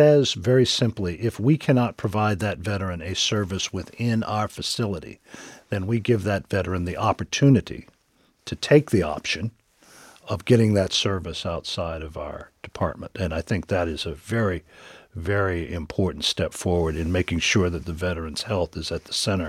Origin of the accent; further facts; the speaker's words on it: Fayetteville, North Carolina, United States; My hometown is Fayetteville, North Carolina. It sits underneath Fort Bragg, and it is 90 minutes away from 40% of the United States Marine Corps.